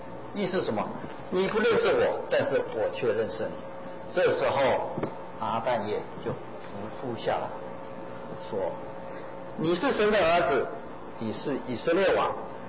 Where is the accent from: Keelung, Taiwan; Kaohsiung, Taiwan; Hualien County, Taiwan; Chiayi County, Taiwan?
Chiayi County, Taiwan; Chiayi; 我是嘉义人，台湾的嘉义人，假使有人跟我说嘉义人都出什么好料，我很气啊，我会反击他的